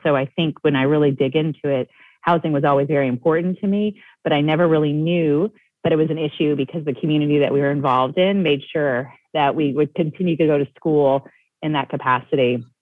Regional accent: Illinois, United States; moved away as an adult; now in New Orleans, United States; And, I'm not from New Orleans. And so I'm from outside Chicago, was raised in an immigrant community, but then being able to come here and navigate this landscape after college

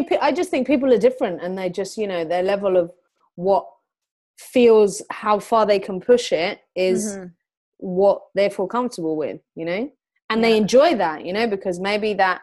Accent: Mauritius; now in United Kingdom; I mean, I grew up in Mauritius, you know what I mean?

